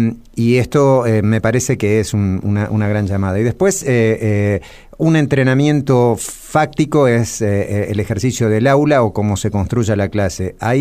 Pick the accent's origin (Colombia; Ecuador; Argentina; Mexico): Argentina; Ciudadela, Buenos Aires Province; soy un muchacho de Ciudadela, soy hincha de Racing. Soy judío